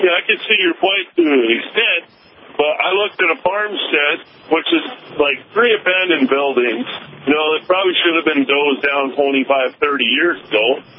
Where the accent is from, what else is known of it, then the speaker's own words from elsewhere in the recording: Montana, United States; Like, I'm from Montana. The economy there is in the toilet. So I come out here to go to work.